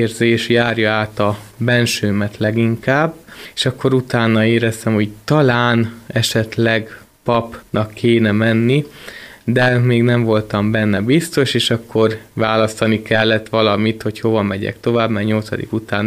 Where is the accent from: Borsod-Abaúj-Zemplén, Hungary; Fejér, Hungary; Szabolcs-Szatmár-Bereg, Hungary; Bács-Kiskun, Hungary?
Bács-Kiskun, Hungary; Lajosmizse; now in Kiskunhalas, Hungary; Én lajosmisei vagyok.